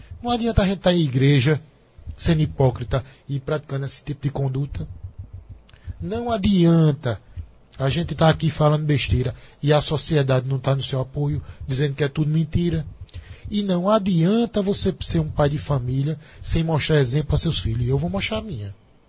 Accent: Guarabira, Paraíba, Brazil; Guarabira, Paraíba. E com 24 anos enfrentei logo uma cidade como Recife.

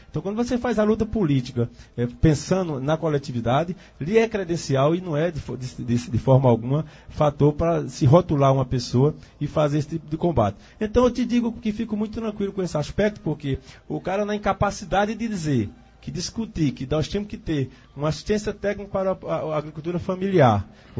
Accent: Afogados da Ingazeira, Pernambuco, Brazil; moved away as an adult; also born or lived in Recife; Saí aos 18 anos de Afogado em Gazeira, numa situação extremamente adversa, saí inclusive sem falar com meu pai

